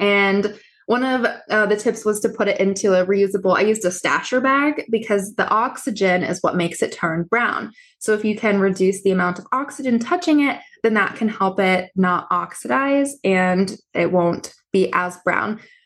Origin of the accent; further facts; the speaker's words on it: Midwest, United States; And it's just something like I'm from the Midwest and it's not something that we had on our plate.